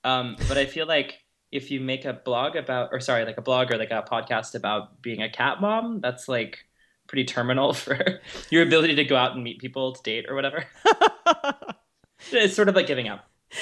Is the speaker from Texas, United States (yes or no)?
yes; Austin, Texas, United States; now in Portland, United States; So I'm a recent Portland transplant. I grew up in Austin, Texas, which is sort of known as the music or liberal hub of Austin.